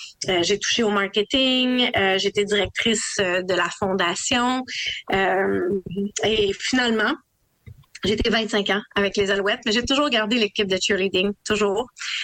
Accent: Montreal, Quebec, Canada; Ouais, bon, on remonte à loin, mais je suis une fille de Montréal. Née et grandie, j'habite toujours à Montréal.

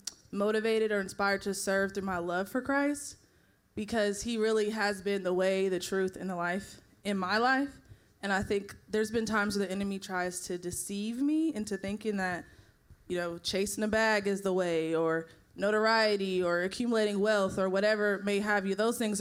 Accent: Columbus, Ohio, United States; One, I grew up in Columbus, Ohio.

